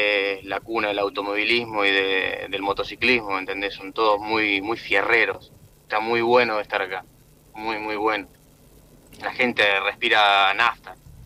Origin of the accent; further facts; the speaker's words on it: Argentina; yo la siento como casa argentina